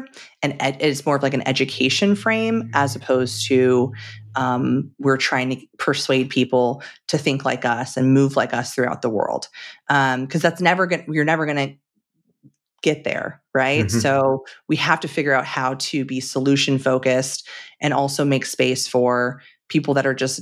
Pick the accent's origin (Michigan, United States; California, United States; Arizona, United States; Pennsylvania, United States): California, United States; now in Washington, United States; But I'm a Southern California girl. I grew up in SoCal my whole life. And back in 2013, I moved here and I was a fish out of water.